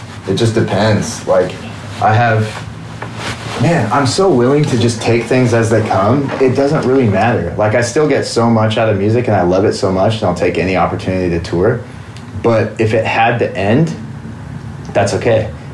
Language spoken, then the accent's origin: English; Washington, United States; I knew I was born in the wrong place. Like, I grew up in Washington. I love Washington.